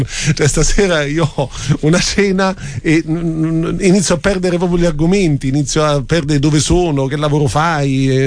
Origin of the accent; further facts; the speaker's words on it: Germany; suonerà strano, ma io da tedesco sono un fan